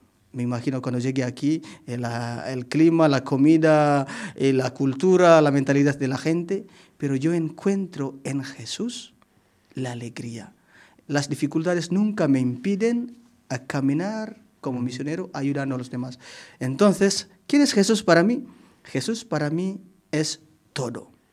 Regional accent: Indonesia; Spanish is a second language; moved away as an adult; now in Spain; yo vengo de Indonesia, donde yo conozco a Jesús, yo conozco los valores evangélicos, mis padres, mis abuelos, gracias a los misioneros

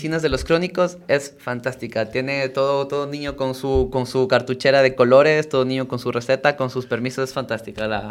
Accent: Tena, Napo, Ecuador; Vengo de la selva, yo vengo de la Amazonía, vengo del Tena

